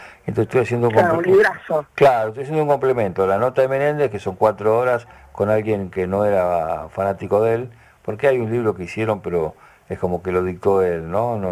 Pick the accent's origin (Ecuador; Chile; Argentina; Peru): Argentina; Y somos argentinos.